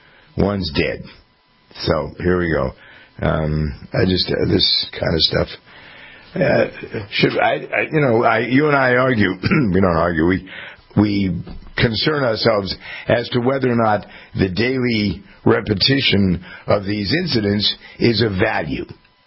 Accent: Framingham, Massachusetts, United States; We have actually a couple of them here in my hometown, Framingham.

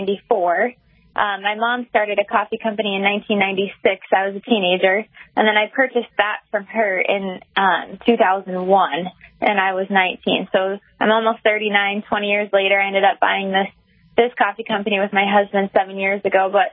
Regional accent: Minnesota, United States; born there; I was born in Minnesota, actually, so I've driven through North Dakota a lot

